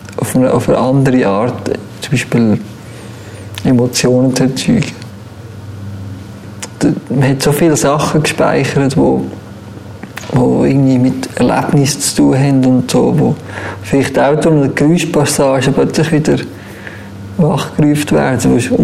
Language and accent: German; Switzerland; obwohl ich eigentlich als Schweizer eigentlich das gar nicht richtig nachfühlen kann.